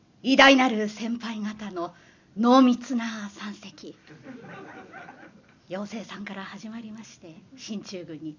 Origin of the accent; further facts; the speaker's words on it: Kitakyushu, Fukuoka, Japan; 私のふるさとというのは福岡県の北九州市でございまして、源平の最後の戦場壇の浦はすぐそば、子供の頃から親しみがございます。